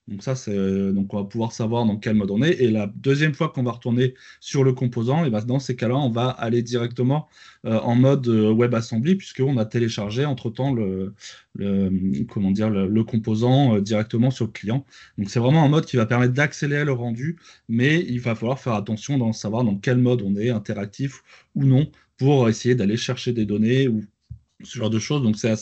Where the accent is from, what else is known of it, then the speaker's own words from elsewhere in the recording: Normandy, France; Moi je suis normand.